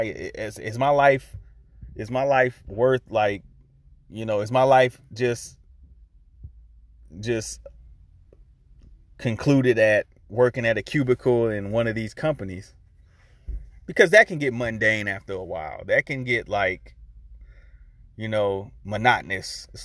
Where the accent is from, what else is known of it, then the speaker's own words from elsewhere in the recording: the Carolinas, United States; some people, they want me to visit back and come back to my hometown. I keep getting that over and over and over again about me coming back to the Carolinas. I'm like, I didn't really have a foundation growing up there